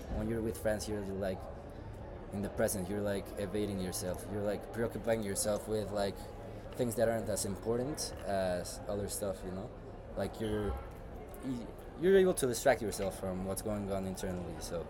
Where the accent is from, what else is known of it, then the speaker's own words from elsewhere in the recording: Mexico; now in United States; Because at least I'm from Mexico, and in Mexico, the culture, like the people socially and the culture is really different from the US.